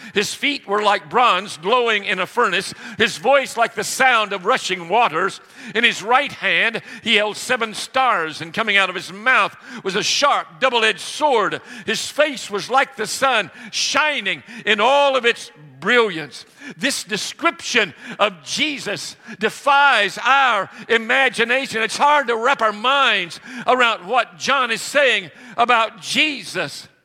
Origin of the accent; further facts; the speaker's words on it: Salisbury, North Carolina, United States; I can remember when I was a child growing up in Salisbury, North Carolina, I would often go downtown